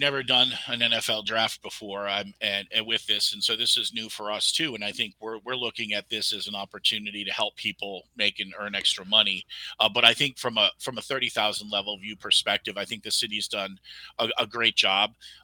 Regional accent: Houston, Texas, United States; you know, I'm from Houston, Texas, and I've never been there.

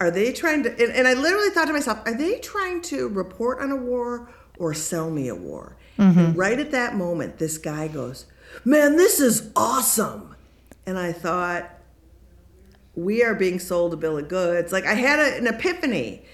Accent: Minnesota, United States; And I instantly felt terrible because I'm from Minnesota.

